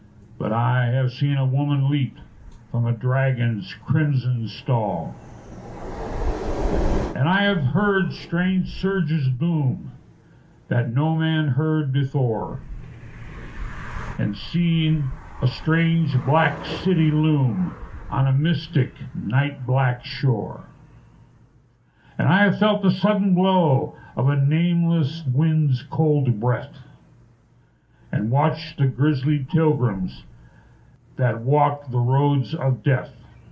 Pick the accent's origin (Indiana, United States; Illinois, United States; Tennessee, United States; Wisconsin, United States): Indiana, United States; Michigan City; I'm from Michigan City, Indiana